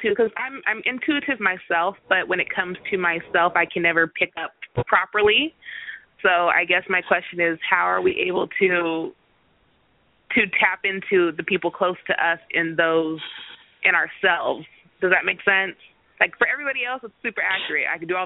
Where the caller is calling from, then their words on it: Arizona, United States; I'm calling from Arizona.